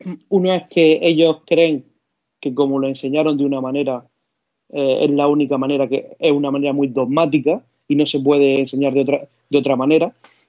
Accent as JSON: {"language": "Spanish", "town": "Abarán", "region": "Region of Murcia", "country": "Spain", "said": "yo soy de Abarán, de un pueblo a la orilla del Segura"}